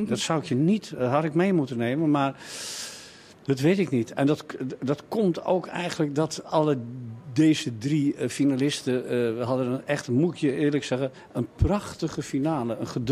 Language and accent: Dutch; Amsterdam, North Holland, Netherlands; ik ben een echte Amsterdammer